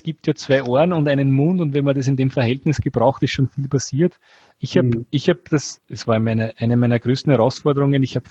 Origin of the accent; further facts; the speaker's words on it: Austria; Das ist bei uns in Österreich eine Region, die ist, im südlichen Österreich